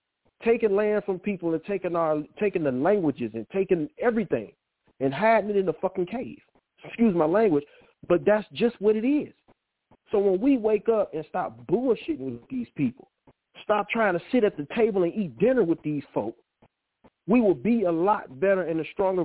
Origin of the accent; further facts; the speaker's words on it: Detroit, Michigan, United States; So they trying to put something together here because I'm from Detroit.